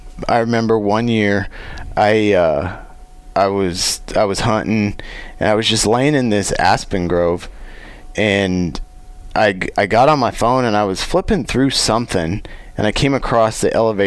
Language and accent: English; Colorado, United States; growing up in Colorado, you know, sometimes you can take that stuff for granted, and mm-hmm. and but living in Oklahoma now